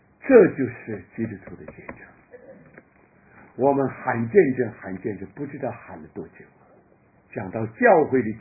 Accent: China; 我们中国人常常问一句话，今天是什么风把你吹来的

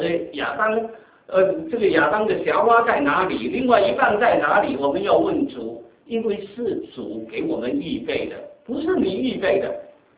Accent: Guangdong, China; 不是我们广东人说是好像是说什么开来开的

